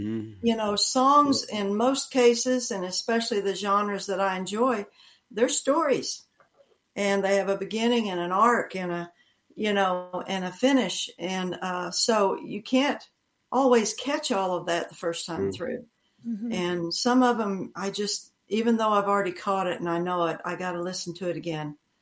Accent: Oklahoma, United States; I'm an Okie. I was born and raised in Oklahoma, though I've lived a number of different places.

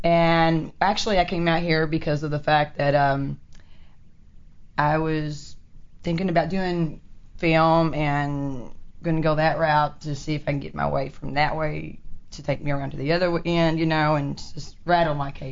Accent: Texas, United States; I was the funny one, I guess, because I'm from Texas.

